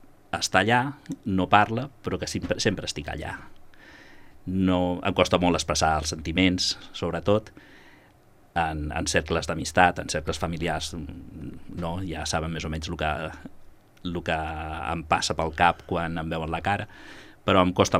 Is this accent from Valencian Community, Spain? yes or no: no; Ripollet, Catalonia, Spain; also born or lived in Sabadell / Cerdanyola del Vallès; De Ripollet. Vaig viure tota la meva infantesa a Ripollet, on vaig anar al col·legi, i vaig estar fins als 12 anys a Ripollet, fins que la meva família va decidir, per tema de feina, canviar de domicili a Cerdanyola del Vallès.